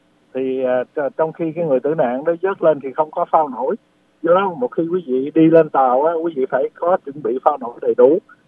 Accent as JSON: {"language": "Vietnamese", "town": "Bạc Liêu", "region": "Bac Lieu", "country": "Vietnam", "tie": "born or raised there", "moved": "yes", "said": "Tôi sinh đẻ ở Bạc Liêu, tôi lội ngang sông Bạc Liêu hồi lúc 9 tuổi, lội ngang, lội tới lội lui."}